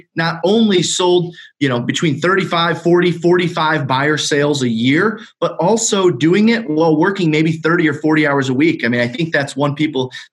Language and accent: English; Detroit, Michigan, United States; I'm from Detroit, Michigan.